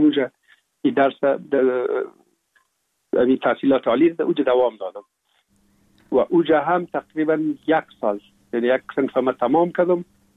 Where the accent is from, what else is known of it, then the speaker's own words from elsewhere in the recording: Kabul, Afghanistan; also born or lived in Pul-e Khumri; ما در شهر پلخمری به دنیا آمدیم، یعنی در ولایت بغلان شهر پلخمری، و تا یک سالگی را ما هم در مجه گذاشتندیم. بعد از او جاب کار بابی مساب در کابل میکرد و انتقال کرد به اینجا. ما همراه مادرم با بابیم یا پدرم آمدیم به کابل